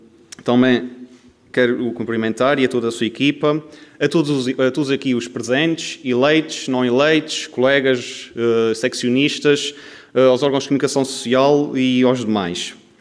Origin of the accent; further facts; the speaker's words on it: Azores, Portugal; por não ir aos Açores, de onde eu sou. Acho que o meu sotaque acho que não deixa margem para dúvida